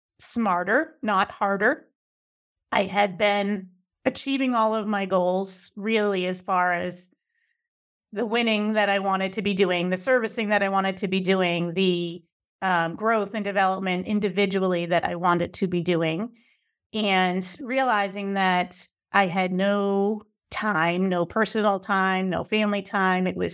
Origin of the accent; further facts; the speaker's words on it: Hingham, Massachusetts, United States; now in Scituate, United States; I'm from Hingham, grew up in Hingham, live in Scituate. I've raised 8 children in Scituate.